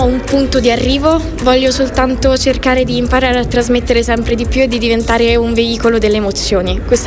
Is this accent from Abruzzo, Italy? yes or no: no; Sora, Lazio, Italy; born there; moved away as an adult; now in Rome, Italy; Io sono nata a Sora, in provincia di Frosinone, città natale di Vittorio De Sica